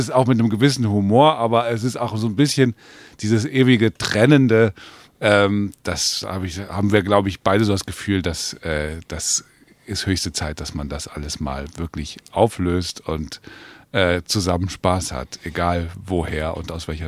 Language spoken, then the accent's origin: German; Cologne, North Rhine-Westphalia, Germany; Und dann ist es ja bei uns in Köln genauso.